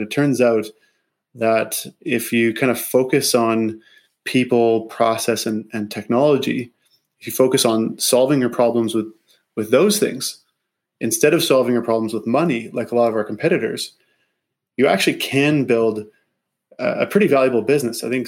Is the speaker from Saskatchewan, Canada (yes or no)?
yes; Saskatoon, Saskatchewan, Canada; we actually entered a business contest at the U of S. This is like my hometown university.